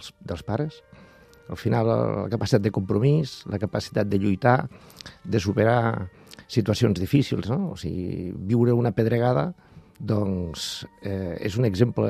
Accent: La Fuliola, Catalonia, Spain; Jo sóc de la Fuliola.

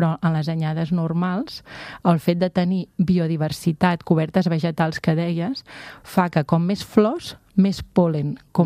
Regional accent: Catalonia, Spain; A casa som del Penedès, de la família ve del Penedès

